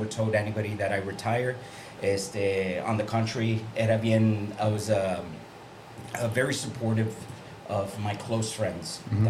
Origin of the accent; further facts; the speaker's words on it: Edinburg, Texas, United States; I'm from Edinburgh, Texas.